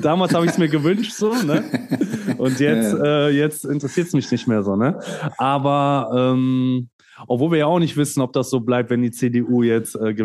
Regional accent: Grütendorf, North Rhine-Westphalia, Germany; Ich bin ja in Grütendorf aufgewachsen in dem Fall, ne

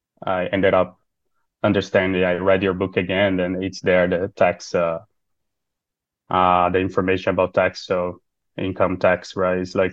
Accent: Brazil; English is a second language; now in Qatar; But my income is from Qatar. But I'm from Brazil originally. We are just in Qatar for work.

